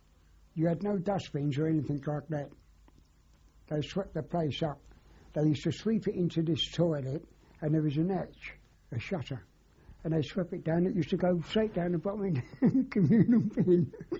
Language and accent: English; Shadwell, London, United Kingdom; Well, I was in Shadville then, when all this, because I was little. I was born in the Limehouse maternity home there.